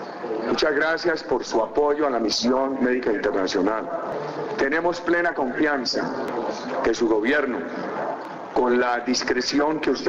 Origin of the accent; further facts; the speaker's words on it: Colombia; Sentí mucha emoción como colombiano